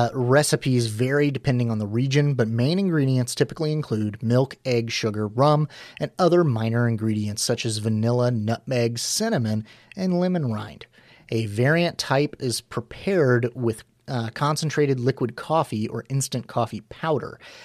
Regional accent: United States; Once again, I'm from North America, you know, the United States.

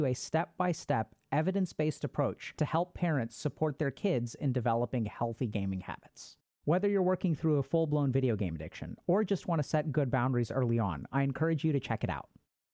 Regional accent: India; I'm an Indian, so it's harder here.

